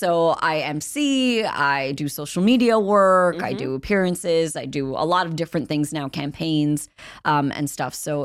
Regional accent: New York City, New York, United States; Like, I grew up in Queens, mm-hmm. so in New York City. Queens is probably the most diverse borough.

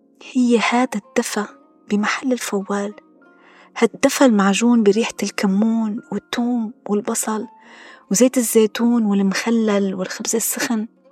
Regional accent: Aleppo, Aleppo Governorate, Syria; moved away; أنا من مواليد مدينة حلب، عشت فيها من يوم ولادتي لسنة 2016. طبعاً أنا بعشق مدينتي بكل تفاصيلها وبحبها كتير كتير. ليلي ما بيعرف حلب، حلب هي مدينة بشمال غرب سوريا، وهي تعتبر من أكبر المحافظات السورية

